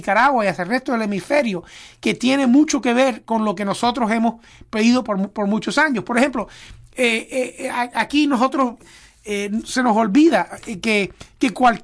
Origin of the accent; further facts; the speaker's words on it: Cuba; No somos otros cubanos, somos los mismos cubanos, con las mismas virtudes y vicios que tienen nuestros hermanos en la isla.